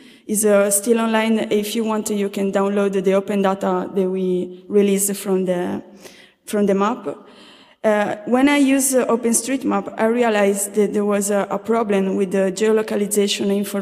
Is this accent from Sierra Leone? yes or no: no; Sardinia, Italy; English is a second language; I came from Sardinia, an island between Italy and Spain.